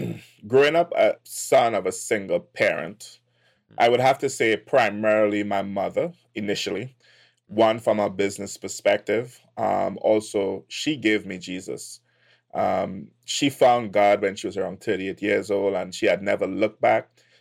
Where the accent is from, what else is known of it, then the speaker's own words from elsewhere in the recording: Trinidad & Tobago; So originally from Trinidad and Tobago, it's next to Venezuela. We are the furthest island down the chain of, if you're not familiar